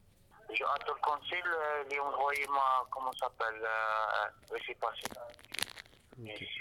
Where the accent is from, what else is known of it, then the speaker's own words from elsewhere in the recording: Morocco; Moi, je suis marocain.